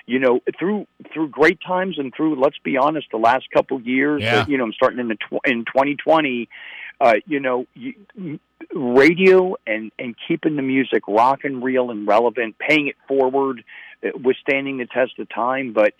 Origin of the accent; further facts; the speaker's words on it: Pittsburgh, Pennsylvania, United States; I'm from Pittsburgh, so I've got some crazy ideas, right?